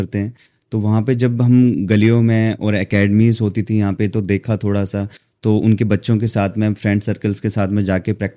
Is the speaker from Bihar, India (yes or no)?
no; Himachal Pradesh, India; now in Delhi, India; मैंने कहा मैं हिमाचल से हूँ।